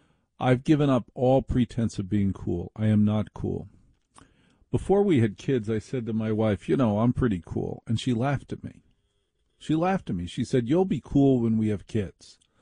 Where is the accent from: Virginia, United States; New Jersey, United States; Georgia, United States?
New Jersey, United States; Maplewood; Now, I grew up in New Jersey. I grew up in Maplewood, New Jersey. It's nothing I hide.